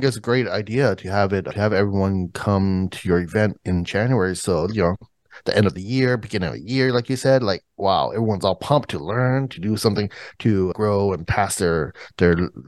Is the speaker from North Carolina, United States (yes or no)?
no; Los Angeles, California, United States; So I'm like, I'll go back to my hometown, right? So LA, and see what we can do over there.